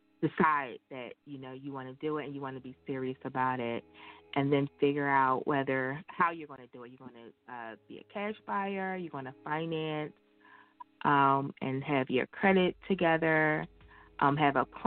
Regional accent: Philadelphia, Pennsylvania, United States; Hello, I'm a realtor from Philadelphia.

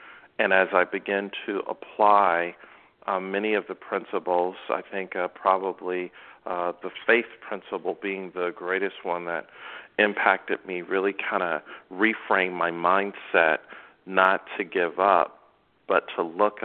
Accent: Buffalo, New York, United States; also born or lived in Atlanta; now in Orlando, United States; Well, I grew up in Buffalo, New York, left Buffalo, moved to Atlanta, and from Atlanta moved to Orlando. I've been in Orlando for about 26 years now

